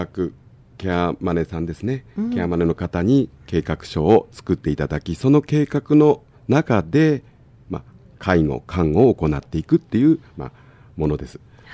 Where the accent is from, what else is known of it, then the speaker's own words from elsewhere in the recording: Hakodate, Hokkaido, Japan; moved away as an adult; now in Aichi, Japan; 私はですね、北海道の函館の、田舎、漁師の、町に生まれ育ちました。